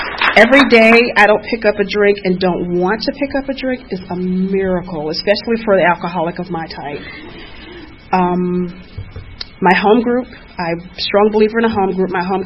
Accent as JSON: {"language": "English", "town": "Atlanta", "region": "Georgia", "country": "United States", "tie": "born or raised there", "said": "I am a native of Atlanta. Any other Grady babies in the house?"}